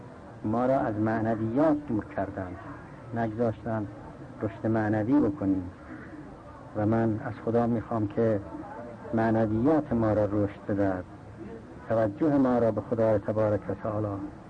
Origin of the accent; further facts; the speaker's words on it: Qom, Iran; من همیشه در فکر ایران و در فکر وطن خودم قم بودم و هستم و دعاگویم